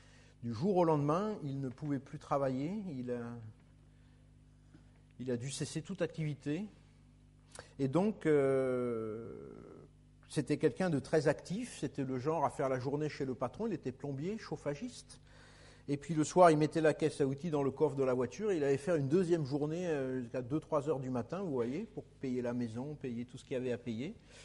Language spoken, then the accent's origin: French; Normandy, France; Donc je suis né en Normandie, dans une famille catholique païenne.